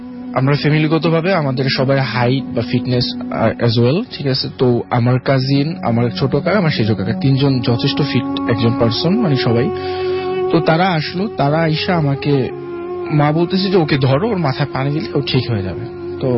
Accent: Barishal, Barisal Division, Bangladesh; now in Dhaka, Bangladesh; আমার হোমটাউন বরিশাল, আমি ঢাকা মহাখালীতে থাকি।

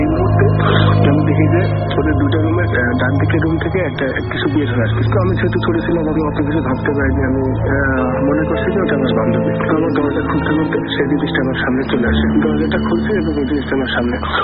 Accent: Sirajganj, Rajshahi Division, Bangladesh; now in Dhaka, Bangladesh; ভাই আমার দেশের পাশে পাতলাকা হওয়া সত্ত্বেও আমার বাবা চাকরি সুবাদে আমি সিরাজগঞ্জে বড় হয়েছি। তো এখন ঢাকার একটা প্রাইভেট ইউনিভার্সিটিতে লেখাপড়া করতেছি।

